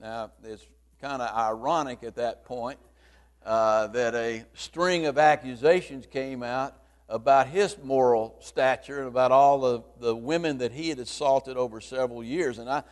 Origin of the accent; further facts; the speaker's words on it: the South, United States; I grew up in the South, and I saw black people mistreated in a terrible way when they were integrating the schools